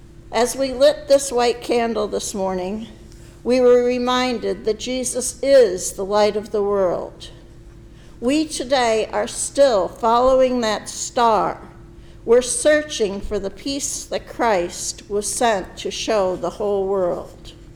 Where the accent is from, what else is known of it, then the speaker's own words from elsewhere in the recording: Pennsylvania, United States; Growing up in Pennsylvania, some of our customs were quite different from those that I observe today.